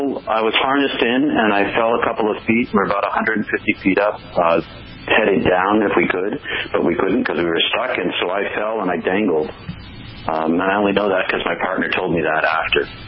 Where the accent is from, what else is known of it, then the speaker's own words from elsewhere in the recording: Marlborough, Massachusetts, United States; now in Maine, United States; No, I'm from Massachusetts originally.